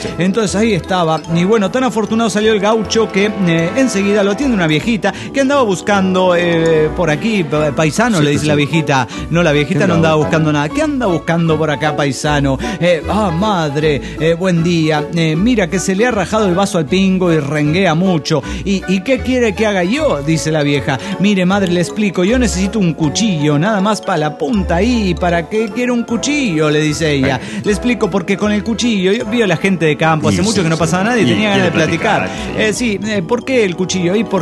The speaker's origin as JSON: {"language": "Spanish", "town": "Dallas", "region": "Texas", "country": "United States", "said": "de Dallas, Texas."}